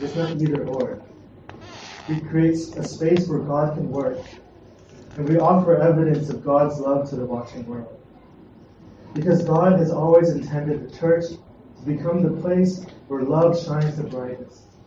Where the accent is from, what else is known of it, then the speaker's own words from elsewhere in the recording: Canada; I grew up in Canada, but, you know, I'm Chinese and I come from a Chinese background.